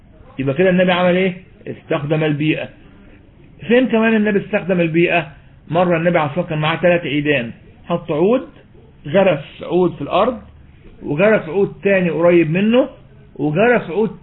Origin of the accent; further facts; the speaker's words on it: Egypt; في اكتر من كده كلام عملي عندنا في مصر يعني